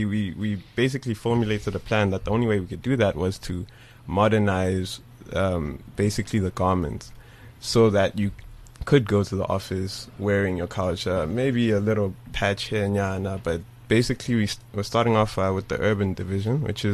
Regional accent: Guatemala; We're from Guatemala originally.

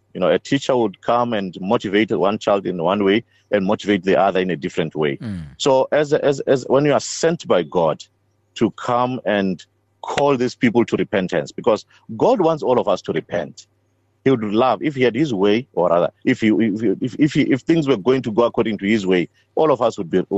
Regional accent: Botswana; I came from Botswana to South Africa to go and preach.

